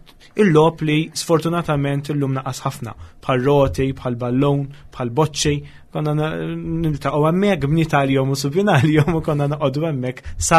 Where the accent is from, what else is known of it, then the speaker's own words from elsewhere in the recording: Rabat, Gozo, Malta; Jien naħseb bħala tfulija kienet tfulija normali, fis-sens li qabel kollox jiena minn Rabat. Noqgħod ġo area li miliex li hija żviluppata, qed nitkellem mal-erja taċ-ċawla.